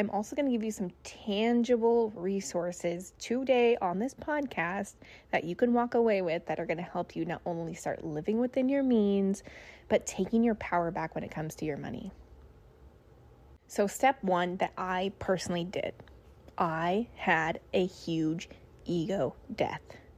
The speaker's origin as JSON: {"language": "English", "region": "Nebraska", "country": "United States", "tie": "born or raised there", "said": "It was being back home in my hometown, Nebraska, and just getting a job."}